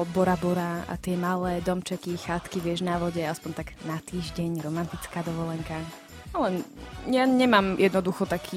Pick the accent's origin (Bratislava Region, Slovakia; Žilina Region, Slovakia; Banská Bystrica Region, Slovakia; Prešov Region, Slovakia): Prešov Region, Slovakia; Humenné; rodné mesto Humenné, narodila som sa tam, vyrastala som tam, čiže toto je v podstate môjmu srdcu najbližšie mesto.